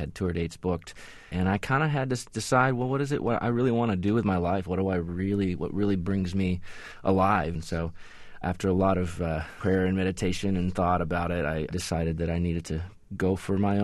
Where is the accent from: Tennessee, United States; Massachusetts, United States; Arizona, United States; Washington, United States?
Tennessee, United States; Nashville; I grew up in Nashville, so I saw a different Nashville than I think the rest of the world necessarily knows about.